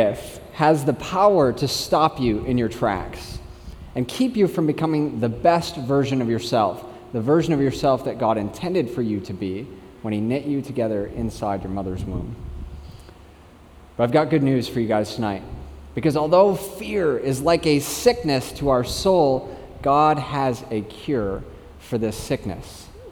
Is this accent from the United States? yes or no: yes; United States; accent: American; now in New Zealand; Now, you may have noticed from my accent that I'm from America.